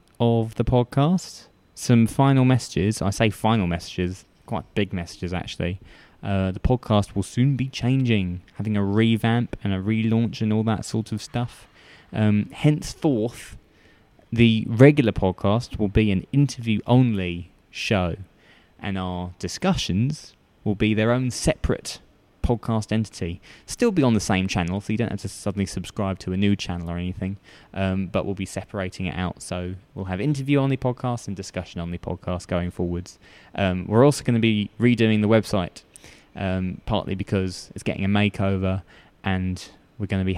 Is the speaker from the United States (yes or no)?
no; England, United Kingdom; I'm being too English